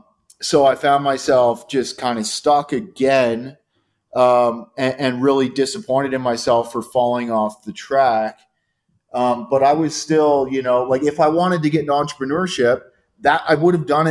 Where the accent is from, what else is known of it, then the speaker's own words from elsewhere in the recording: Canada; I was always growing up in Canada, always like kind of environmentally oriented and really loved nature and the forests and things like that.